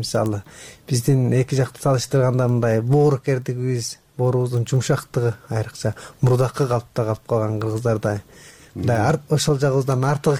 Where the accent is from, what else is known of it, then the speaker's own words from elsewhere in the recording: Tekes, Xinjiang, China; Балалыгым тиги алыскы Кулжа обласы деп коет. Кулжа обласына караганда Текес ооданы дейт. Текес ооданын көктөрөк кыргыз улуттук айыл дейт.